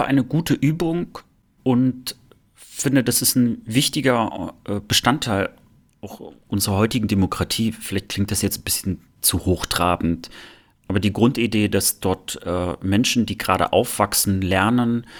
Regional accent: Rostock, Mecklenburg-Vorpommern, Germany; Und bei uns in Rostock, in Lichtenhagen gegenüber, war das sogar so krass, dass das Gymnasium zwei Schülerzeitungen hatten.

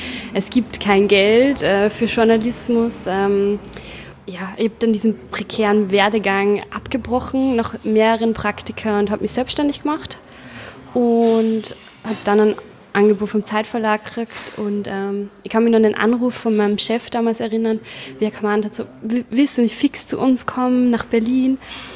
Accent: Upper Austria, Austria; Ich komme aus einem Dorf in Oberösterreich, wo wirklich gar nichts ist.

